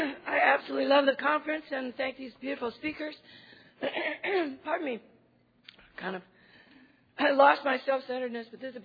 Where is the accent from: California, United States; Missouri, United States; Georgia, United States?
California, United States; Los Angeles; I'm from California, Los Angeles. Tujunga is a little town there.